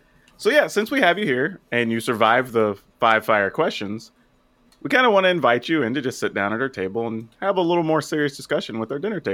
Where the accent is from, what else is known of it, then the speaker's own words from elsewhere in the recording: Texas, United States; I lived in Texas for a long time. I grew up in South Texas. You know, I ran a store in Waco for a long time.